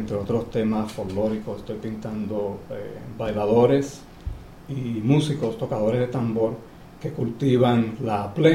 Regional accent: Puerto Rico; las tradiciones y el folclore de mi isla, de Puerto Rico, de donde yo vengo.

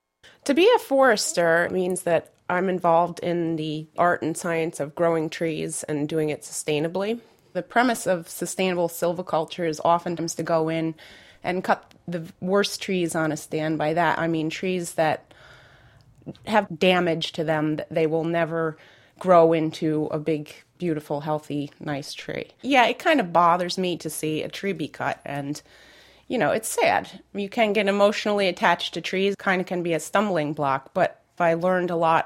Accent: New York, United States; I'm a consulting forester in the Catskill Mountain regions of New York State. Well, I grew up in the Catskills, and I've always enjoyed being outside in the woods.

